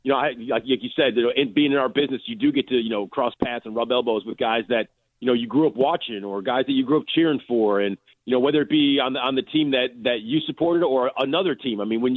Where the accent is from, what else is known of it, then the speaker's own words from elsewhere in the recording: Chicago, Illinois, United States; I'm from Chicago, you know, born and raised, and you know, I grew up as a Cubs fan